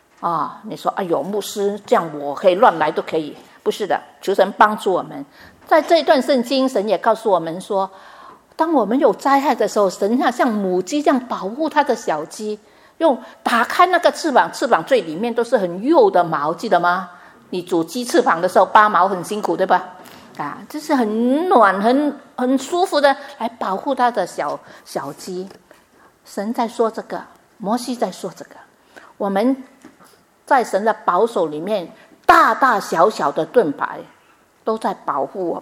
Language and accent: Chinese; Vietnam; 对不起啊，我说越南的共军啊，因为我在那边长大，我知道